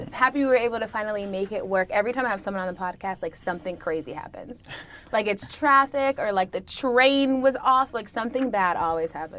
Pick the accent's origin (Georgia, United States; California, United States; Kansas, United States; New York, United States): Georgia, United States; For those of you that don't know, I'm from Gwinnett County, Georgia. Big fan of the Falcons.